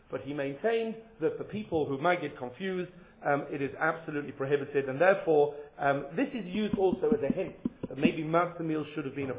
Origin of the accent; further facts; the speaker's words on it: Leeds, Yorkshire and the Humber, United Kingdom; and I'm from Leeds